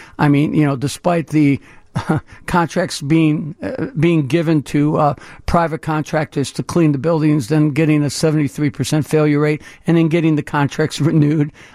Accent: Chicago, Illinois, United States; I grew up in the Roseland community. I went to three public public schools in Roseland, Pullman, Curtis, Fenger.

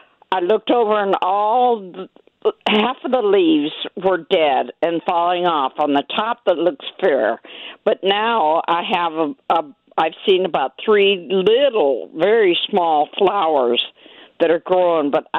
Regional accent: Denver, Colorado, United States; I have a lilac bush that my mother gave me from Denver. I grew up in Denver.

